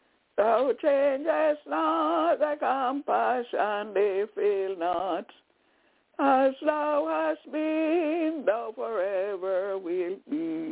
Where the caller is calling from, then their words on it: Albany, New York, United States; I'm calling from Albany, New York.